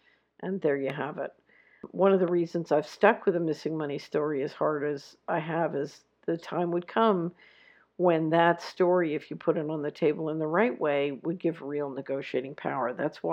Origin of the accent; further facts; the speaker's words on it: Japan; moved away as an adult; also born or lived in United States / Latin America; I'm from Japan, but called the U.S. my home for about 11 of my student years. Then since my late 20s, I lived in Latin America for another decade before returning to Japan this year.